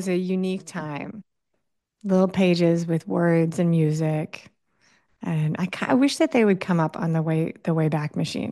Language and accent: English; New York City, New York, United States; Like I grew up in New York City. People live on Long Island.